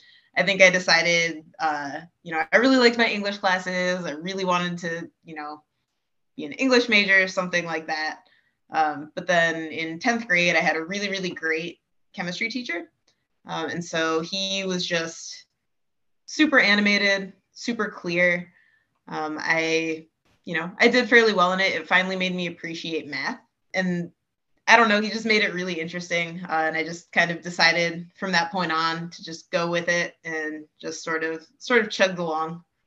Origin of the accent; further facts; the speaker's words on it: Midland, Michigan, United States; My pronouns are she, her, hers. I'm originally from Midland, Michigan.